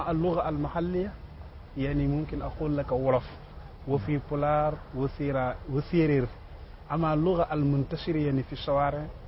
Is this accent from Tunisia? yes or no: no; Senegal; Arabic is a second language; now in Egypt; لا، هنا في مصر مهما كان نحمد ربنا يعني بكل صراحه، لاننا حينما جئنا الى مصر بكل صراحة في فرص متوفرة جدا، تعلمنا اللغة العربية بكل سهولة.